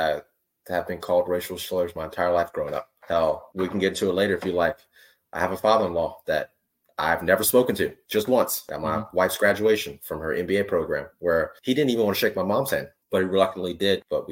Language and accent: English; Prairieville, Louisiana, United States; growing up in South Louisiana, Baton Rouge, outside of Baton Rouge, Prairieville is where my parents' house specifically was